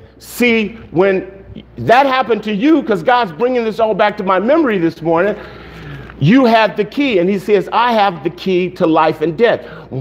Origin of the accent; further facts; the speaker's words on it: Los Angeles, California, United States; I'm from South Central.